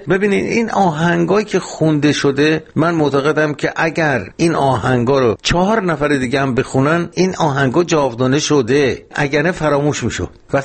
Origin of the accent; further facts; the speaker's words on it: Iran; now in Bonn, Germany; ما ایرانی‌های هم وطنمون رو می‌بینیم.